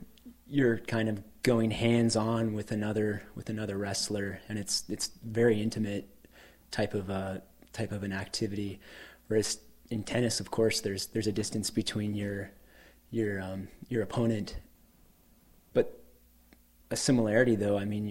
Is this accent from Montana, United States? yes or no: yes; Helena, Montana, United States; I grew up in Helena, Montana. I'm 32 years old.